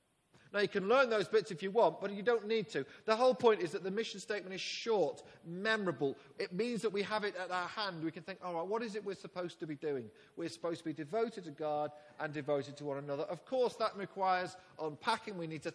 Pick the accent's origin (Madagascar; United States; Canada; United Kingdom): United Kingdom; Liverpool, North West England; born there; Well, not here, I was born in Liverpool, but I'd been born here in this country. That meant that I was English, British, European.